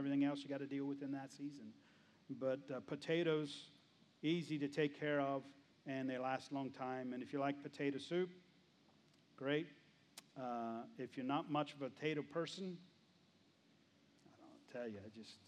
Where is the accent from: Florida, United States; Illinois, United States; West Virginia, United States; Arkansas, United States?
West Virginia, United States; I'm from West Virginia. Creeks are fun places to go play.